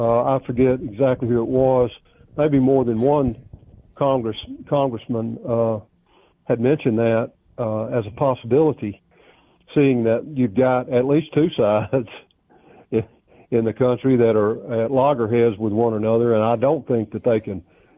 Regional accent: the South, United States; as a Southerner

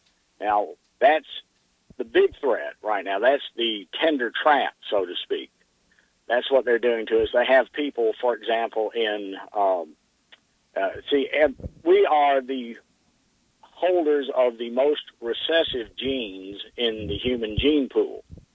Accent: Memphis, Tennessee, United States; you and I saw this growing up in Memphis.

